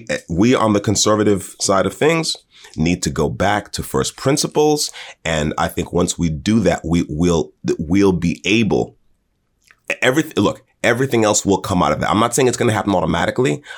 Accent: United States; I love my country because she is my home. I'm an American. It's like this is the only home I'm ever going to have.

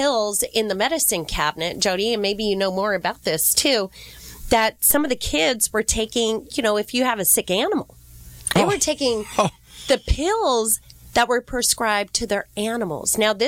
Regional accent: Monarch Bay, California, United States; I grew up in Monarch Bay

